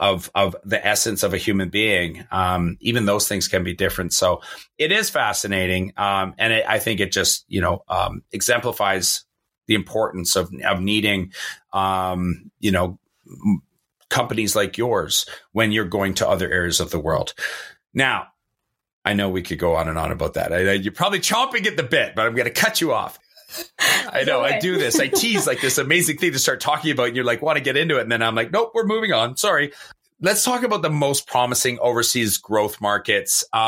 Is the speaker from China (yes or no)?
yes; China; because I came from China, so we were talking about that as an example.